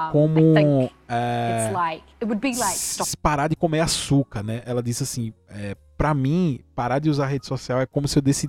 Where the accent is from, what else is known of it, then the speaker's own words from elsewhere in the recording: Vitória, Espírito Santo, Brazil; E eu toco guitarra e sou de Vitória.